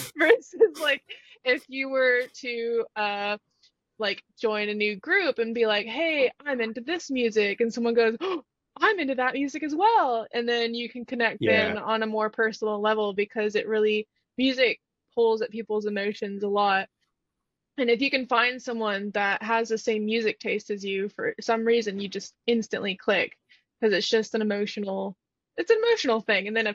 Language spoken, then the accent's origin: English; Texas, United States; because growing up in Texas, you have a lot of Latin American influences there with music